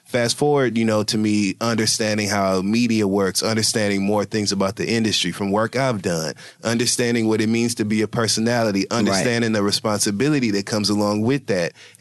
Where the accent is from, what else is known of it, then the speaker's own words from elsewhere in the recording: Michigan, United States; Like, I grew up in Michigan.